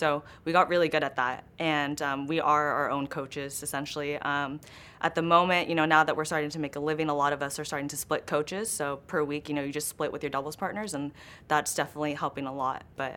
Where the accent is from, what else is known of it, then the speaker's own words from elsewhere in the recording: Los Angeles, California, United States; Well, I grew up in Los Angeles. I grew up in Griffith Park.